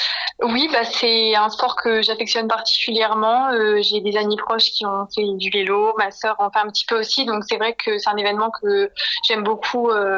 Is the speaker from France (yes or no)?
yes; Lourdes, Occitanie, France; also born or lived in Nevers; moi j'ai grandi à Lourdes, je suis née à Nevers